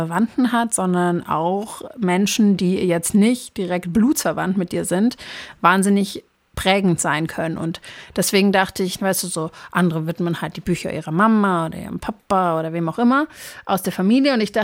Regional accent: Brazil; ich bin ja auch teilweise in Brasilien aufgewachsen, da gab es dann so große Kakerlaken

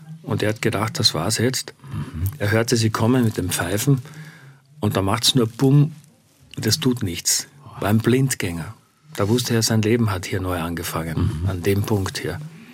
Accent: Friesach, Carinthia, Austria; Wir waren in Friesach, wo ich herkomme, in einer Stadt.

